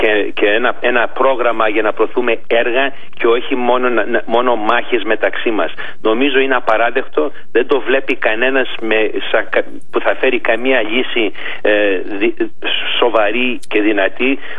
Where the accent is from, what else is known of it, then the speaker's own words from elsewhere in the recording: Greece; σαν Έλληνας τώρα